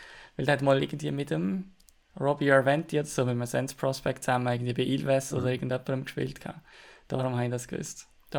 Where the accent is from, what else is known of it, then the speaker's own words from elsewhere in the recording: Switzerland; wo wir als Schweizer natürlich ja, sehr spannend und sehr genau verfolgen